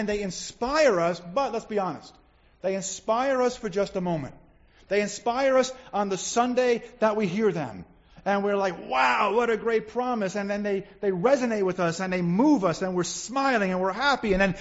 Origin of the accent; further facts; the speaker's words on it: Queens, New York, United States; I'm born and raised in Queens, have not had a lot of experience with these things